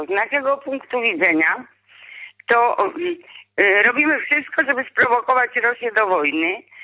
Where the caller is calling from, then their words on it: Świętokrzyskie Voivodeship, Poland; Ja z Sandomierskiej reprezentuję rolników.